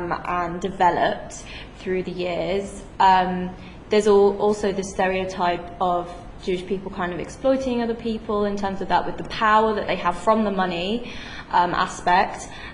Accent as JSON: {"language": "English", "town": "Birmingham", "region": "West Midlands", "country": "United Kingdom", "tie": "born or raised there", "said": "So I grew up in Birmingham. So it was a very, very small Jewish community, and is getting smaller as we speak."}